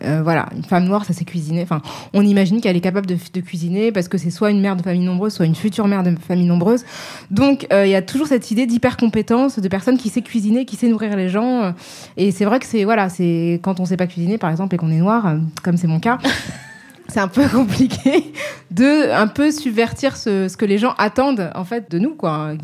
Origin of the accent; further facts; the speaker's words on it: Senegal; Moi, je suis originaire du Sénégal, c'est en bord de mer.